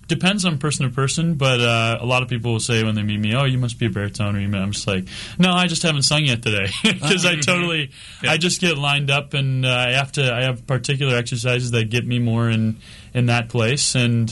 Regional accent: Minnesota, United States; I was very fortunate that growing up in Minnesota, we had the choral tradition.

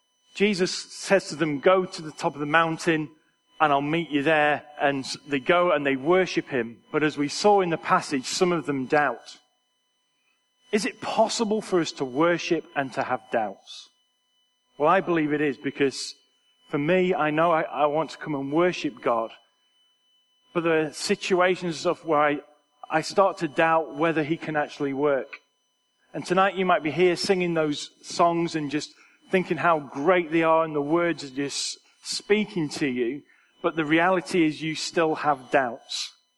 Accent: Preston, North West England, United Kingdom; I'm Preston born and raised, or actually, some people say, "No, you're not from Preston, because I was born in Barton," which obviously is the center of the universe.

